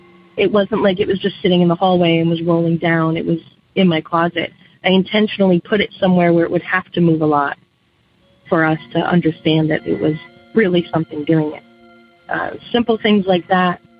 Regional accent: Rhode Island, United States; I'm from originally from Rhode Island. Most of this took place in Rhode Island.

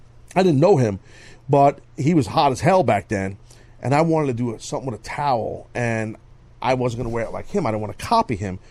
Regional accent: New York City, New York, United States; of wrestling in my hometown at the Garden.

